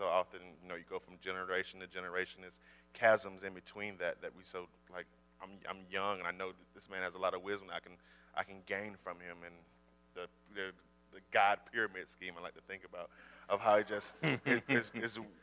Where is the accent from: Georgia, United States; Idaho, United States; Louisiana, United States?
Georgia, United States; now in Sioux Falls, United States; And we're originally from Georgia. We've been living in Sioux Falls here for going on, 6 years now?